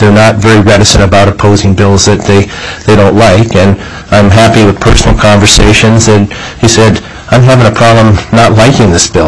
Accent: Alaska, United States; Well, like many around this table, I grew up in Alaska.

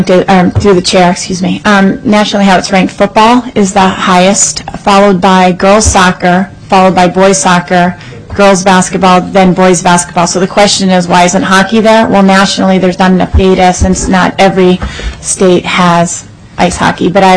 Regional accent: Eagle River, Alaska, United States; I'm from Eagle River, Alaska. I work in Anchorage.

